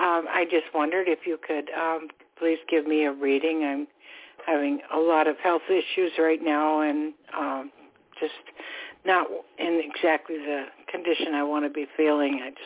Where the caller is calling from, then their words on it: Florida, United States; Calling from Florida.